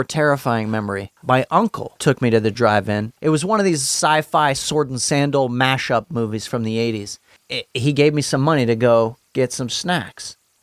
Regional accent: Steubenville, Ohio, United States; I grew up in Steubenville, Ohio. On the outskirts of town in Wintersville, there was this drive-in theater.

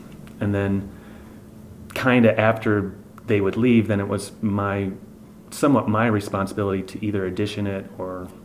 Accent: Illinois, United States; I think I grew up just outside of the city

